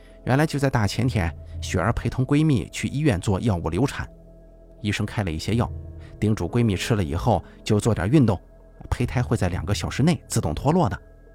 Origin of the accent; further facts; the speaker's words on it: Xinjiang, China; accent: Xinjiang; 而且我们是新疆人，我爸压根也不会讲普通话呀，平常说话也是带着浓烈的新疆口音呢。